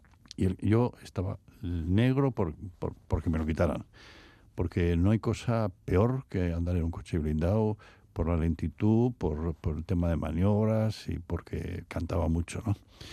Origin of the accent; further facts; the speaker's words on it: Venezuela; born there; Bueno, yo nací en Venezuela, en el exilio de mis aitas